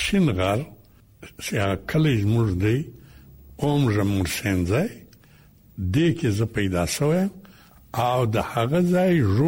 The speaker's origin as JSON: {"language": "Pashto", "town": "Zhob", "region": "Balochistan", "country": "Pakistan", "said": "زه د پښتونخوا خاورې یم، د ژوب یم، جنوبي پښتونخوا چې موږ ورته وایي،"}